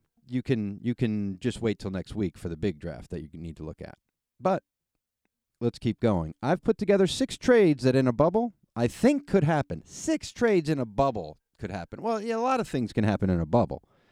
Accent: Chicago, Illinois, United States; Well, he's from Detroit. I'm from Chicago. That's where I met him.

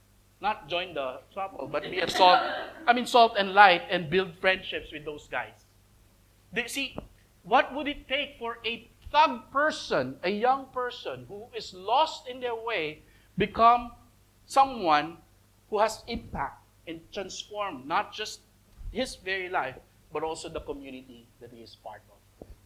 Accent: Manila, Metro Manila, Philippines; Because I grew up in Manila where there's so many thugs like them, you know.

